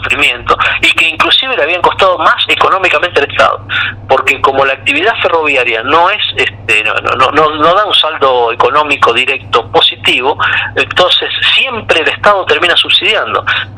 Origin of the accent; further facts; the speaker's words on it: Tucumán, Argentina; yo siendo un hombre de provincia, siendo tucumano, sé lo que suele pasar en estos casos